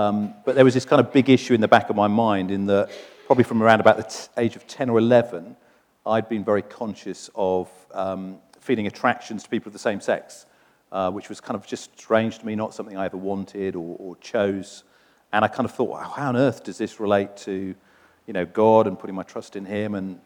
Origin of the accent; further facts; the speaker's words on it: Oxford, South East England, United Kingdom; moved away as an adult; So I was born in Oxford and lived there for the first 18 years of my life. Was born into a church-going family